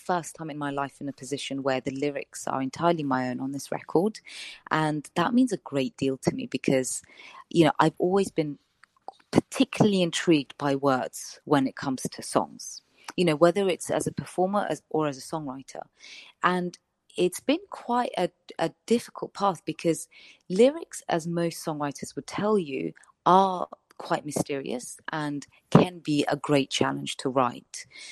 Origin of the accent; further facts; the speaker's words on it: Georgia; And for those that don't know, you know, I'm from Georgia